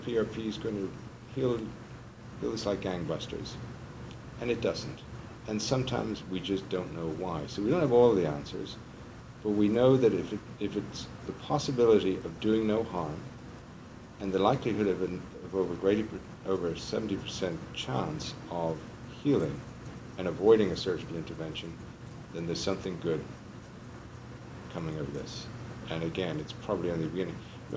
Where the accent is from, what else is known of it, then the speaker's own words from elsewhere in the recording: Texas, United States; accent: Texas; I was with my Texas accent, you know that I'm not from New York.